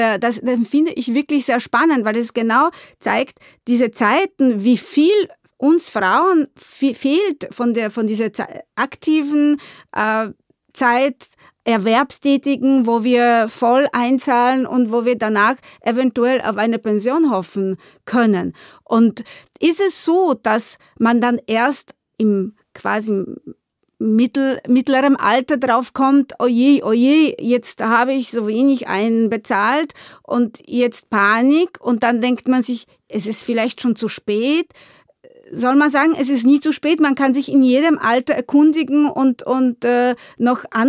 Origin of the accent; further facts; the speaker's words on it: Poland; ich bin eine Polin